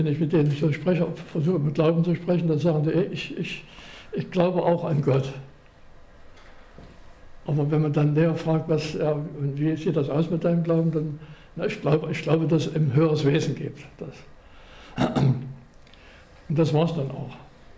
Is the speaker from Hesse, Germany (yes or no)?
no; Chemnitz, Saxony, Germany; da haben wir einen Freund in Chemnitz, meiner Heimatstadt, dann gefragt